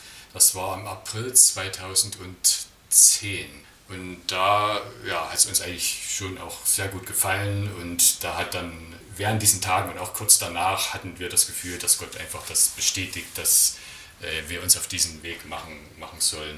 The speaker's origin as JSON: {"language": "German", "region": "East Germany", "country": "Germany", "also_born_or_lived": "United Kingdom", "said": "dass ich eben als Ostdeutscher jetzt so international unterwegs sein kann, dass ich eben diese Erfahrungen machen konnte, Englisch ordentlich lernen konnte, mal in Großbritannien oder Nordirland leben konnte"}